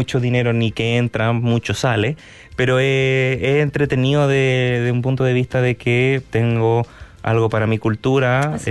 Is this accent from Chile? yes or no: yes; Chile; Jimmy y yo los dos somos chilenos